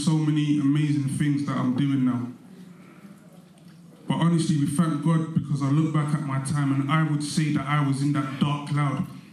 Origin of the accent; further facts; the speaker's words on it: Stratford, London, United Kingdom; So I grew up in East London, Newham. I grew up in Stratford.